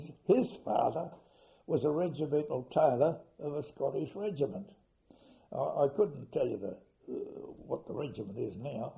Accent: Perth, Western Australia, Australia; 179 Carr Street, Leaderville. We got a house there, and we had about a third of an acre of land at the back

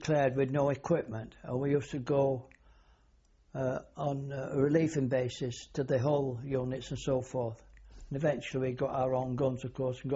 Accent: Bradford, Yorkshire and the Humber, United Kingdom; also born or lived in Yeadon; I lived in Bradford until about 1928. Then we moved to a place called Yeadon, which was a suburb of Leeds.

